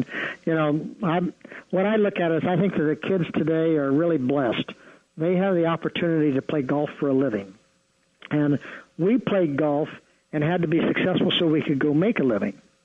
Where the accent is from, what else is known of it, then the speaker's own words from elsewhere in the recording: Ohio, United States; I mean, my wife and I grew up in the Midwest in Ohio.